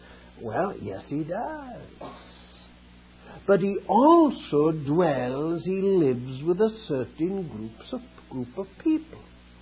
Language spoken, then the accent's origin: English; Wales, United Kingdom; As you know from my accent, I come from Wales.